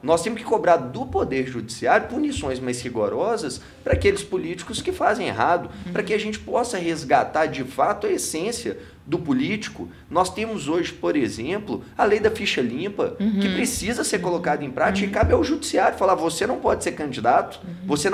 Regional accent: Minas Gerais, Brazil; E, sobretudo, enquanto mineiro, porque nessa terra aqui, liberdade é o nosso sobrenome.

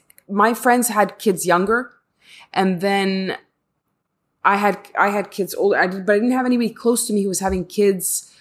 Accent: Egypt; I'm open-minded growing up in Egypt

